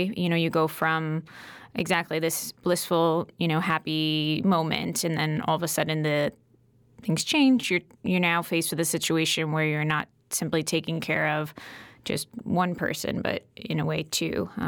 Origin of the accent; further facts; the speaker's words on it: Connecticut, United States; also born or lived in New York City; I was living in New York City for a few years. I grew up in Connecticut, though, so this is my home.